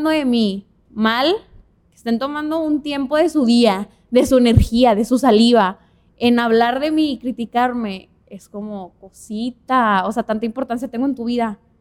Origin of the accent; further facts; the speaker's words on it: Monterrey, Nuevo León, Mexico; nosotros somos de Monterrey y no generalizo ni nada